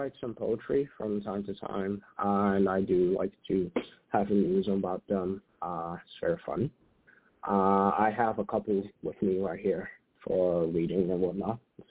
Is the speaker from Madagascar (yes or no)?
yes; Madagascar; now in New York, United States; I'm from Madagascar originally, funny enough. But I'm a New Yorker at heart. I've been here for a bit.